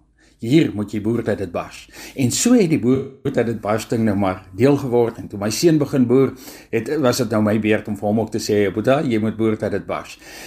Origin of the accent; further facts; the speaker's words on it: Northern Cape, South Africa; Nou ek is die boer van Nooit Gedag, hier boer ons met Dorper Stoet. En ek is die vierde generasie of die vierde … wat die voorreg het om op hierdie plaas te boer.